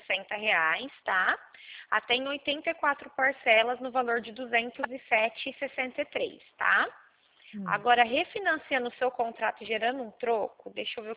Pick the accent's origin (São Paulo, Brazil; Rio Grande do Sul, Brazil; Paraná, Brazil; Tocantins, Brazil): São Paulo, Brazil; Tambaú; Eu sou de Tambaú, mas eu fico no escritório de Porto Ferreira.